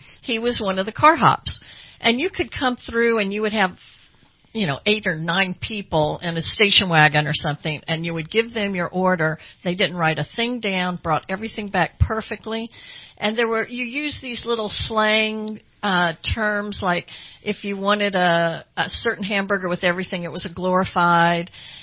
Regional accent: Atlanta, Georgia, United States; I'm originally from Atlanta And when I start talking about Atlanta, then the accent comes out.

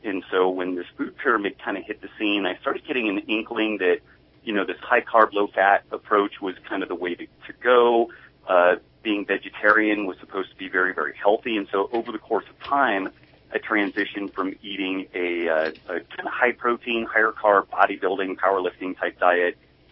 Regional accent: Redding, California, United States; Oh gosh, you know, I'm from Northern California. I grew up in Redding, California. Went to a great school at Lassen View Elementary.

